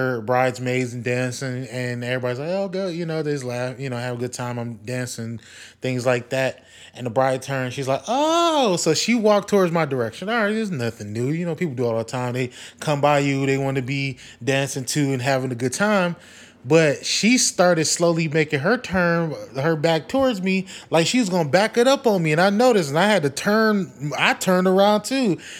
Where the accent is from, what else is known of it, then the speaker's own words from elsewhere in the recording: Wisconsin, United States; I'm from Wisconsin, the Milwaukee Bucks in the Eastern Conference Finals.